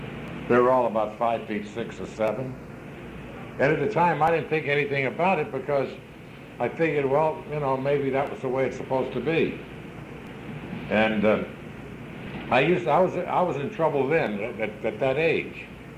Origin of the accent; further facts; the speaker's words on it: Virginia, United States; And I came from that area of the country. I was raised down in Virginia